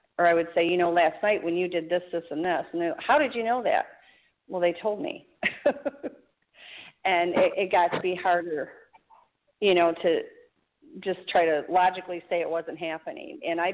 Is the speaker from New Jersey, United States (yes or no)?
no; Michigan, United States; moved away as an adult; now in South Carolina, United States; I grew up in Michigan. And up until a year ago, I've always lived in Michigan. And I now am living in South Carolina.